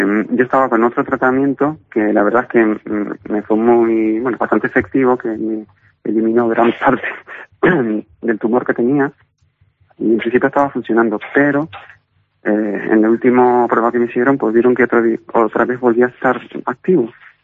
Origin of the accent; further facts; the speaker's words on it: Canary Islands, Spain; Yo soy palmero de La Palma